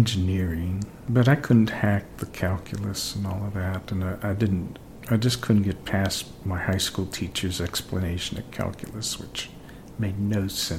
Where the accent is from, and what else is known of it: Altoona, Pennsylvania, United States; born or raised there; also born or lived in Cumberland, Maryland